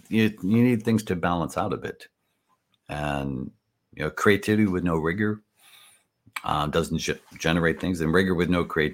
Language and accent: English; United States; I grew up in America. I believed in the power of everything